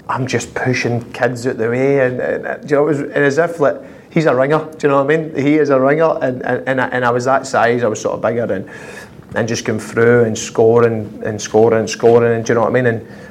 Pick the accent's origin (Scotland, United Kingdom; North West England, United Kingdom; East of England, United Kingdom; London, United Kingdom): Scotland, United Kingdom; Glasgow; 80% of fights growing up in Glasgow was the jumpers.